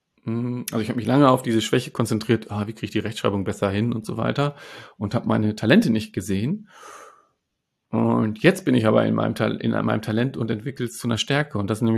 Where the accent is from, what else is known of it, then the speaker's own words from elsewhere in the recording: Germany; born there; Und ich bin ja dann hier in Deutschland geboren